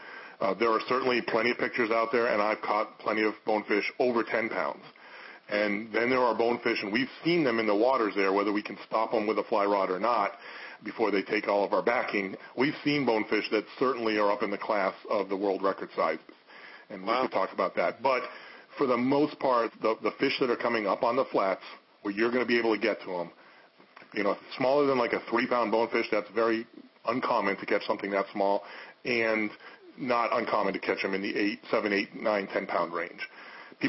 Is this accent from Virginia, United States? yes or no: no; Massachusetts, United States; I'm born and raised in Massachusetts. So my dad taught me trout fishing at an early age.